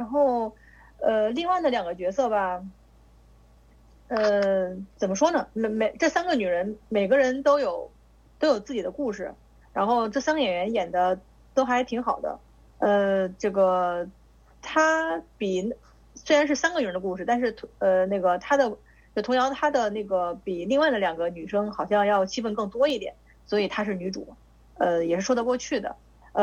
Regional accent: northern China, China; 我们作为北方人

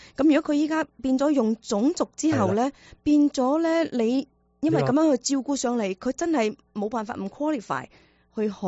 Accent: Guangdong, China; 我哋广东人讲啊

